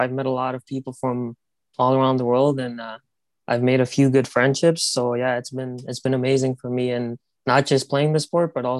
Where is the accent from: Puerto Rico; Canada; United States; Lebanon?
Canada; Mississauga, Ontario; I grew up here in Canada in Mississauga.